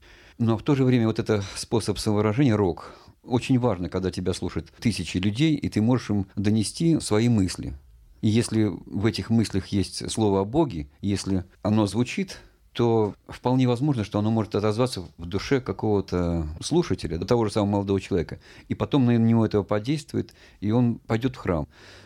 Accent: Vypolzovo, Tver Oblast, Russia; Я родился в Тверской области, в Балаговском районе, в поселке Выползу. Мама моя тверская, папа у меня из Соликамска, с Урала.

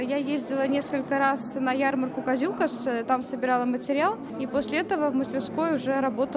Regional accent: Saint Petersburg, Russia; Я родилась в Петербурге и всю жизнь здесь прожила, но у меня отец из Литвы, из Вильнюса, поэтому я наполовину литовка. Дома мы разговариваем на двух языках, на литовском и на русском.

